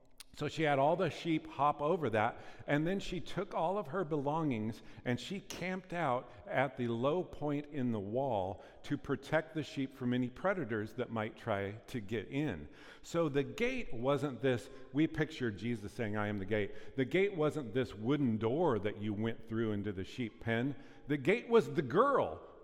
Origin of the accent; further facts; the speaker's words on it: Pleasant Hill, United States; I grew up in Pleasant Hill, graduated from there, so we're kind of out in the country.